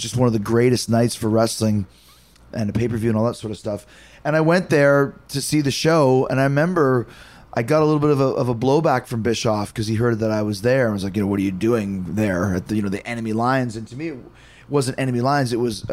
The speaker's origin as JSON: {"language": "English", "town": "Winnipeg", "region": "Manitoba", "country": "Canada", "tie": "born or raised there", "said": "I didn't grow up in Huntsville or Atlanta. I grew up in Winnipeg"}